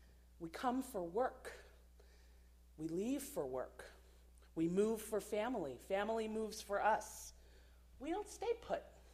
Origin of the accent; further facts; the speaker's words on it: Pennsylvania, United States; now in Washington, United States; Spring in DC is my favorite season. In my hometown in central Pennsylvania, it's autumn, hands down.